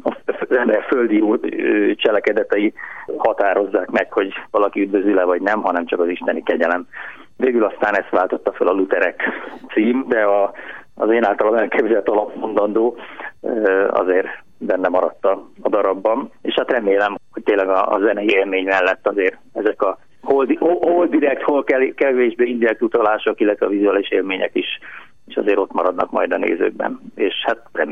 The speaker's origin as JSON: {"language": "Hungarian", "town": "Kecskemét", "region": "Bács-Kiskun", "country": "Hungary", "said": "Mivel én kecskeméti vagyok, szeretném azért Kecskeméten is lenne"}